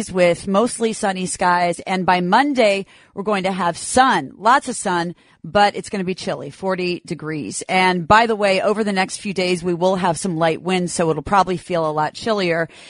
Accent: Miami, Florida, United States; Quite a few financial firms bailed on the Big Apple and began looking at my hometown, Miami, as a future financial capital.

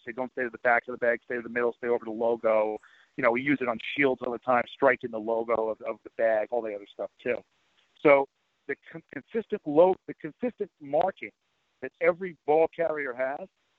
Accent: Queens, New York, United States; I'm originally from Queens, Long Island area too.

